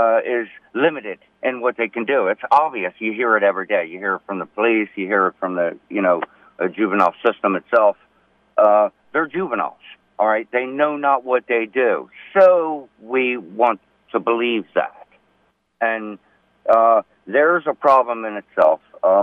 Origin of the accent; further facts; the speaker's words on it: Baltimore, Maryland, United States; as far as growing up in the system and knowing the system and growing up in Baltimore and seeing it and hearing it all the time